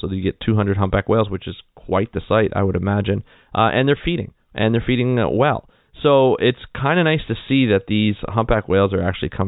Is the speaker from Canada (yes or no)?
yes; Canada; I know I'm a Canadian citizen